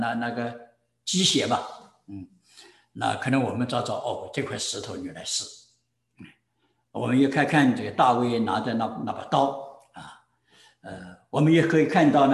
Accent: Taiwan; 就是番石榴，就是我们台湾人叫芭乐吧。

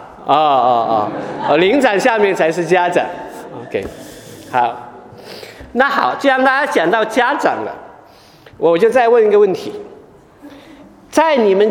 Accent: China; 我是在中国大陆长大的

